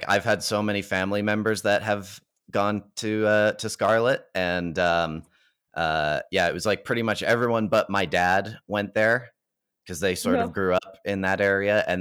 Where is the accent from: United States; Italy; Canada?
Canada; Calgary, Alberta; who hails from my hometown of Calgary, Alberta.